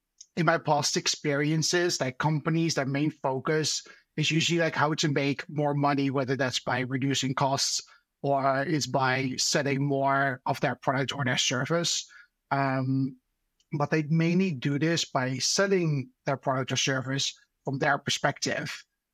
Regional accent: Netherlands; moved away as an adult; now in London, United Kingdom; I'm actually Dutch. I'm from the Netherlands. I've been living in London now for the past 7 years.

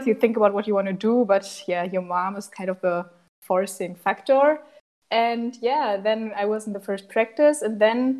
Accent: Bonn, North Rhine-Westphalia, Germany; born there; English is a second language; now in Hamburg, Germany; 23. I was born in Bonn, and now I'm studying in Hamburg psychology

